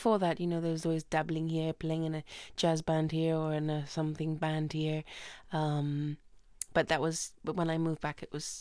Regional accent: Nairobi, Kenya; I grew up in Kenya. Yeah.

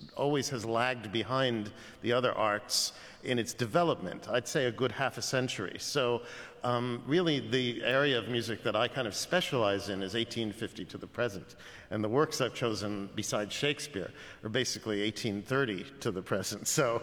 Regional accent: New York, United States; even though I'm as much a New Yorker as you possibly can be, grandparents and such were all from Russia.

